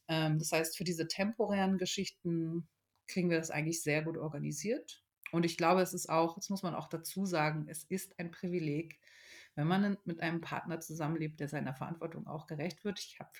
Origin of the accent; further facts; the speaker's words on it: Berlin, Germany; Also ich bin ja ursprünglich aus Berlin, bin da auch geboren.